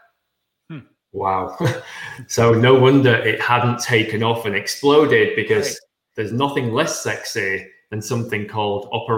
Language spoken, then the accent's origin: English; England, United Kingdom; accent: northern English; north of England, and I'm sure my English colleagues watching now would laugh at the thought that my accent makes everything sound more intelligent